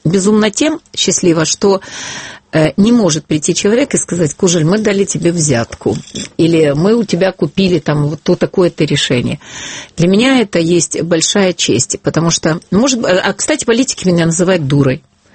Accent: Ukraine; born there; у меня очень интересные русские корни … хотя я родилась на Украине, безумно люблю свою страну.

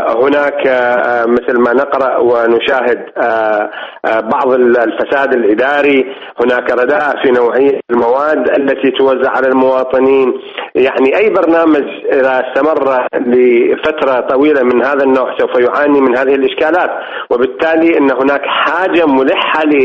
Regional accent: Iraq; أنا كمواطن عراقي

